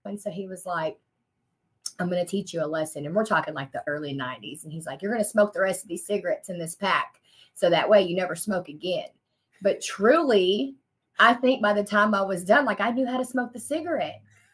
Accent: Arkansas, United States; I am from Arkansas. I am from a small town here in Arkansas. I wasn't always from here though.

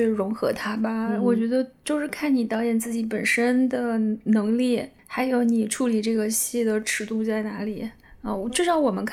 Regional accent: Northwest China, China; accent: Northwestern; 因为我毕竟小时候也在西北长大的嘛，带点西北口音

